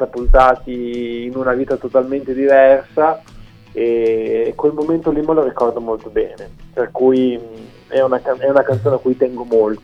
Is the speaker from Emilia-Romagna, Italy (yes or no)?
yes; Bologna, Emilia-Romagna, Italy; perché noi siamo di Bologna